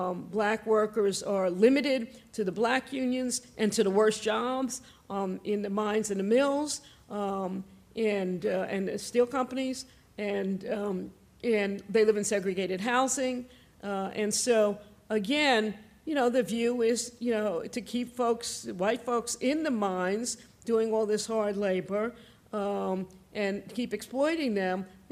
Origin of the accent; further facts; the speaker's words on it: New York City, New York, United States; also born or lived in Birmingham, Alabama / Mississippi; I was born in Slossburg Hospital for Colored Women in Birmingham, Alabama. So yes, I didn't stay in Birmingham long. My family moved pretty quickly to New York City.